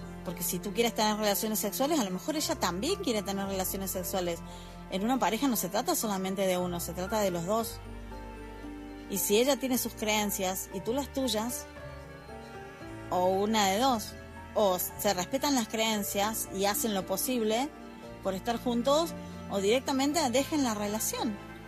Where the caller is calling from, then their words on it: Argentina; desde Argentina